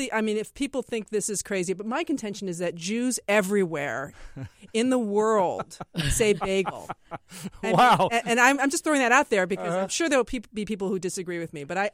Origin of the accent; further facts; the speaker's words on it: Chicago, Illinois, United States; also born or lived in East Coast; I grew up in Chicago, and I sort of say Chicago the same way you do, with a Chicago, right?